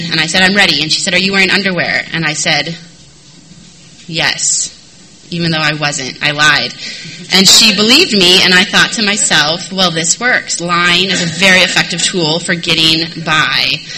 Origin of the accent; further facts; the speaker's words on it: San Diego, California, United States; So I was born October 21st. I grew up here in San Diego. I grew up in Scripps Ranch.